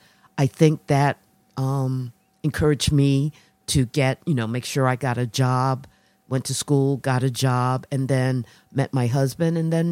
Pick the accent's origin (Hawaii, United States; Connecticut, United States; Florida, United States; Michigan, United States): Connecticut, United States; New Haven; Oh, I was raised in New Hallville, right on Star Street.